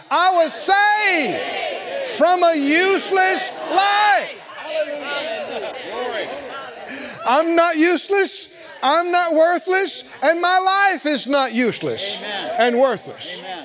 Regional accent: the South, United States; born there; I was born in the South and I was born to … I'm a country boy.

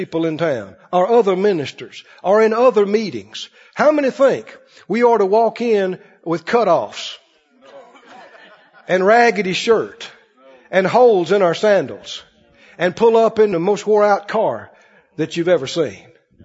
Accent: Mississippi, United States; You know, we grew up in Mississippi. We had plenty to eat, but we didn't have a lot of stuff.

